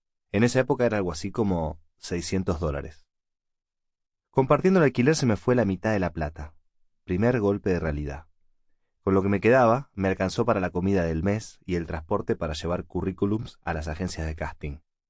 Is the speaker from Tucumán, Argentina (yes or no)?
no; Rosario, Santa Fe, Argentina; now in Buenos Aires, Argentina; vine de Rosario para vivir y trabajar en Buenos Aires